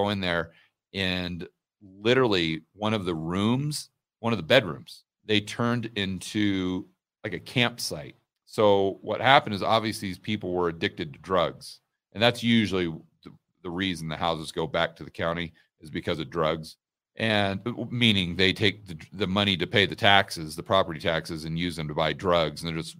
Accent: Laurelwood, Oregon, United States; also born or lived in Portland; I grew up in the sticks of Oregon. I say I grew up in Portland, but when I was very small, I grew up way out in the countryside in Oregon, in the middle of nowhere.

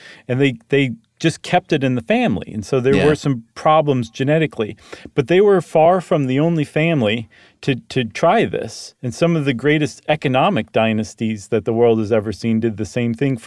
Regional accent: United States; And it's strange to think of today, and especially as an American

